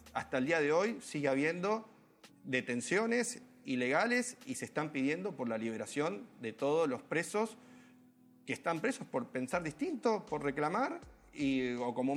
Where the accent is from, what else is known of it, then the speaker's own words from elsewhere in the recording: Argentina; la pregunta para hacernos como argentinos es